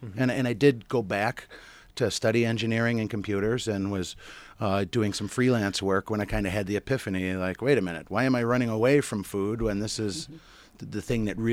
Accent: Rochester, New York, United States; I grew up in Rochester.

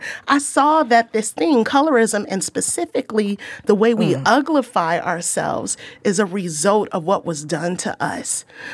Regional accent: Los Angeles, California, United States; I grew up in South Central Los Angeles.

